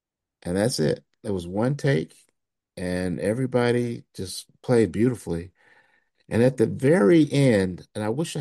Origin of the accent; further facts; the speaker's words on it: Memphis, Tennessee, United States; I mean, I grew up in Memphis, Tennessee. I went to college in Jackson, Mississippi.